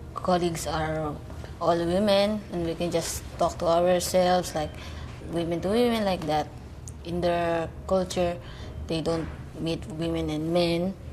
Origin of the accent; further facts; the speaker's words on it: Philippines; English is a second language; I'm from the Philippines. I work here as a waitress and a cashier.